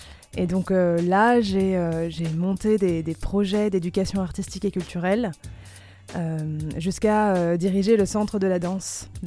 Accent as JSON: {"language": "French", "town": "Les Mureaux", "region": "Île-de-France", "country": "France", "tie": "born or raised there", "also_born_or_lived": "Drancy", "said": "moi je suis muriotine d'origine, quand bien même je suis née à Drancy dans le 93. J'ai fait ma scolarité primaire, collège, lycée au Mureau."}